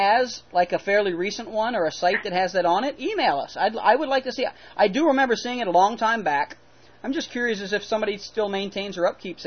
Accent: Southern United States, United States; I'm from the South, man. RC Cola, man.

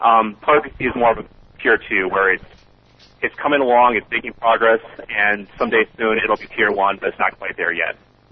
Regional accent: Ann Arbor, Michigan, United States; Michigan.

